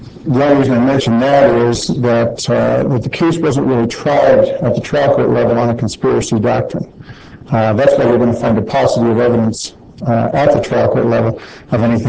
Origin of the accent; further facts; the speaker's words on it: Colorado Springs, Colorado, United States; I'm from Colorado Springs.